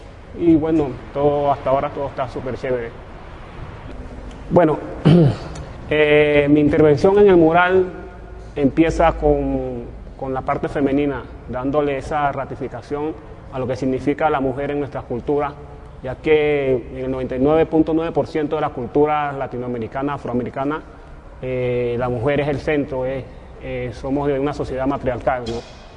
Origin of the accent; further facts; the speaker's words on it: Portobelo, Colón, Panama; Soy nativo del corregimiento de Portobelo, distrito de Portobelo, en la costa arriba de la provincia de Colón, en la República de Panamá.